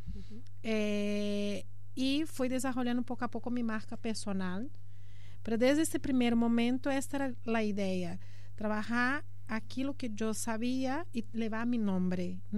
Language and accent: Spanish; Brazil; Spanish is a second language; now in Spain; Soy brasileña y ahí nos cuidamos mucho. Ao emigrar aquí hace 8 años.